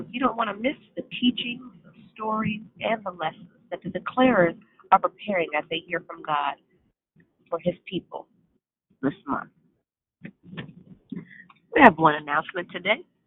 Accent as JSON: {"language": "English", "region": "Arizona", "country": "United States", "said": "from Arizona. I'm your hostess this morning."}